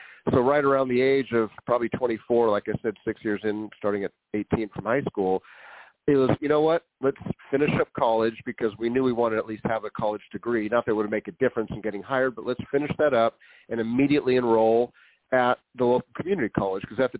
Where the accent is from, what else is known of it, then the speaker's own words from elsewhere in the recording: San Leandro, California, United States; also born or lived in Oakland; I grew up in Oakland for my first 5 years, and we moved to San Leandro, which is just south of Oakland, where I did all my school, you know, elementary, high school, everything else.